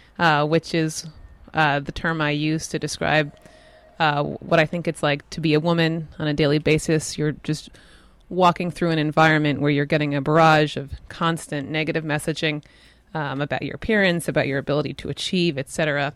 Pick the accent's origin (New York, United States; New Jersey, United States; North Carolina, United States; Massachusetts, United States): New York, United States; now in Spokane, United States; And I'm a recent arrival to Spokane. I'm from New York originally.